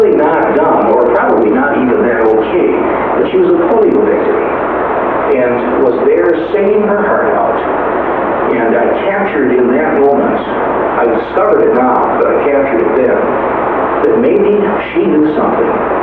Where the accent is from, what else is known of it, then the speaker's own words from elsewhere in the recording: Flint, Michigan, United States; I grew up in Flint, Michigan